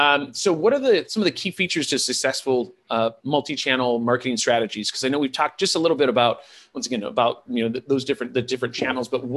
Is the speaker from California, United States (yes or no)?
yes; California, United States; I was raised by hippies in California. I do nothing but hug.